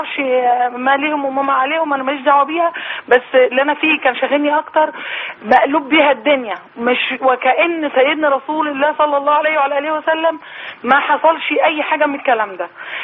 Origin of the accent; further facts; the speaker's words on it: Egypt; احنا مصريين